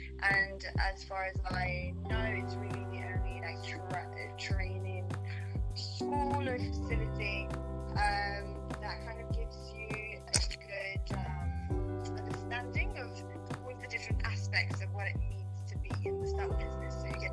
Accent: Norway; now in Los Angeles, United States; I'm from Norway, which obviously they have a great film business over there, but of course it's smaller than what it is over here. I'm based in Los Angeles

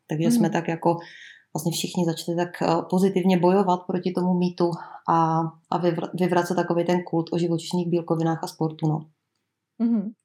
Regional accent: Bohemia, Czechia; U nás v Čechách byl takový moc hezký příklad krávy

